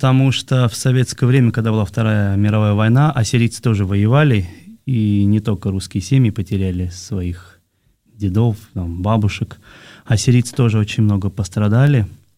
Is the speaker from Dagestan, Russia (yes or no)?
no; Moscow, Russia; born there; Родился я в Москве, вот, в обыкновенной семье.